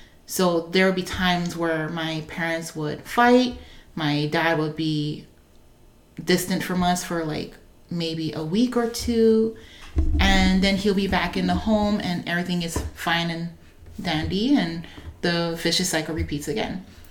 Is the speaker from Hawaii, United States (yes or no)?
yes; Hawaii, United States; moved away as an adult; So I am originally from the Big Island of Hawaii. I am the youngest of my mother's four children. For the first 21 years of my life living on the islands